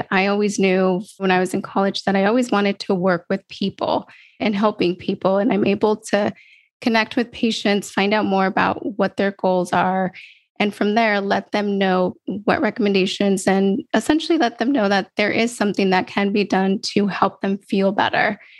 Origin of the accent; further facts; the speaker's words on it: San Diego, California, United States; I'm a San Diego native. I was born and raised in San Diego. My family's in San Diego.